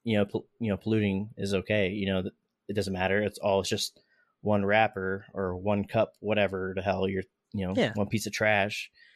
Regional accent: Florida, United States; at least since we're both from Florida. I've noticed when I was growing up, hurricane season, you know, that's just part of life in Florida.

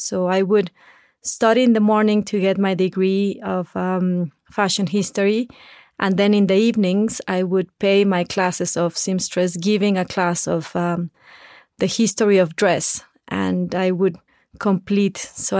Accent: Saltillo, Coahuila, Mexico; born there; English is a second language; I was born in Saltillo, Coahuila, that it's the border with Texas.

